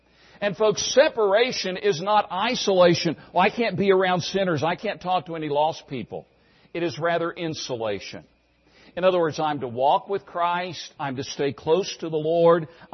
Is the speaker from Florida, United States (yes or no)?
no; Tennessee, United States; I grew up in Tennessee. My dad was a plumber and an electrician for Eastman Kodak.